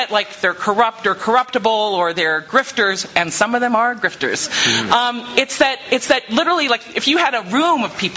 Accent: Colorado, United States; I'm actually from Colorado

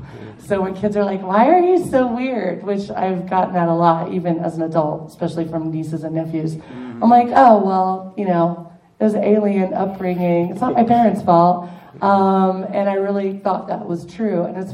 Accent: Kansas, United States; But no, it was growing up in Kansas as a nerd was hard. We had 4 TV channels and one of them was PBS and they always played British programming.

